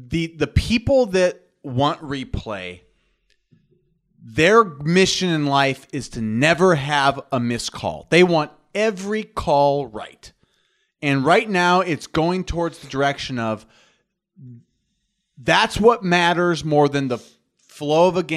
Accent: New York, United States; Let me just... I'm from New York. I got some New York, and I like boxing too.

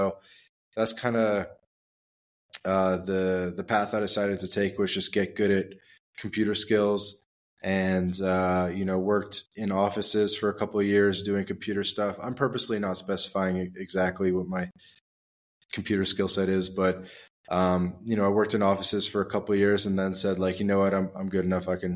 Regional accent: Canada; escaping winter, which as a Canadian, I'm sure you can understand.

